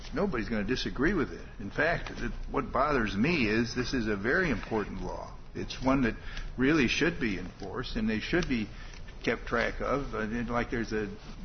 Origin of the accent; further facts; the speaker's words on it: Indiana, United States; any of us. I came from Indiana.